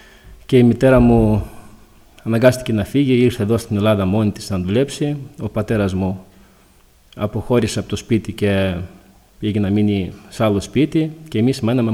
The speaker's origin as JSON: {"language": "Greek", "country": "Ukraine", "lives_now": "Thessaloniki, Greece", "said": "στην Θεσσαλονίκη και κατάγομαι από την Ουκρανία. Γεννήθηκα στην Ουκρανία το 1989"}